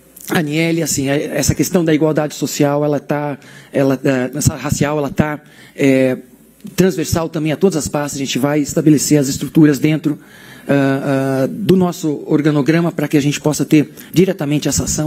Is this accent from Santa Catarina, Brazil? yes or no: yes; Blumenau, Santa Catarina, Brazil; now in São Paulo, Brazil; Eu sou de Blumenau, eu fui uma criança que nasceu no lugar certo, na hora certa, numa família que me deu a condição de ter acesso ao esporte.